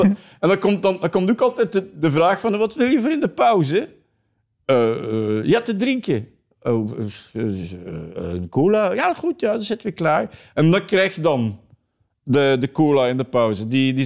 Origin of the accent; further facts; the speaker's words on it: Flanders, Belgium; Ik ben een Vlaming. Ik ben dan toch weer niet zo stipt als dat het hoort.